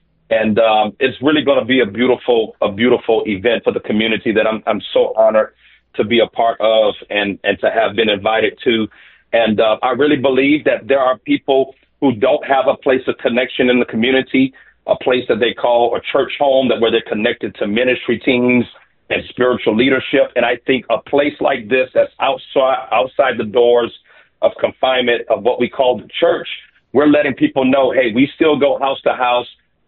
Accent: Louisiana, United States; I'm from Louisiana, and our governor is reinstitutionalized that the Ten Commandments be put in the classrooms.

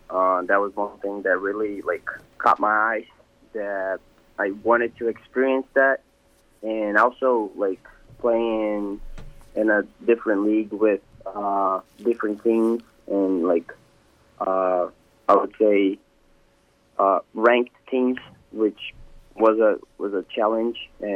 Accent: Santa Maria, Rio Grande do Sul, Brazil; now in United States; Santa Maria, Brazil, yeah.

